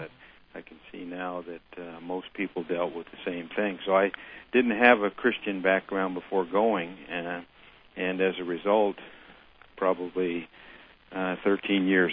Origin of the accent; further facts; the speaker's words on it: North Bend, Oregon, United States; also born or lived in Seattle; I was born on August 3rd, 1948, at the Marine Hospital in Seattle, Washington. My father was in the Coast Guard at sea, and both my brother and I were born there. Shortly after, we moved to Oregon. My dad worked on a dam, and then we moved down to North Bend, Oregon